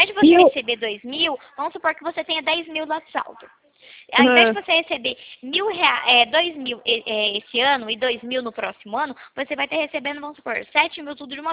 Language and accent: Portuguese; Vitória da Conquista, Bahia, Brazil; born there; now in Valinhos, Brazil; Eu nasci em Vitória da Conquista, acredita? Mas hoje eu moro em Valinhos. Hoje eu moro em Valinhos, aqui em São Paulo.